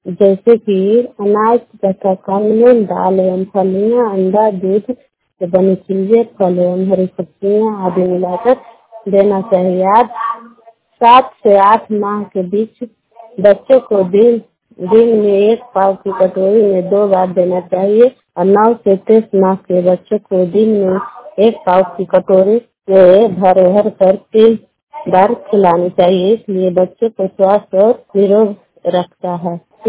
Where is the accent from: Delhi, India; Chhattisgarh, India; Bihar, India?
Bihar, India; बलवा पर के रहने वाली हूँ, नादीगंज प्रखंड से और नवादा डिस्ट्रिक्ट से बिलोंग करती हूँ।